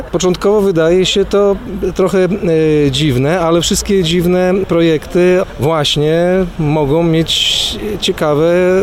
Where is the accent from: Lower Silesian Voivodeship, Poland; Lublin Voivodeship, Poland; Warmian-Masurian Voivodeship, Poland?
Lublin Voivodeship, Poland; Puławy; Jestem rodowitym mieszkańcem Puław.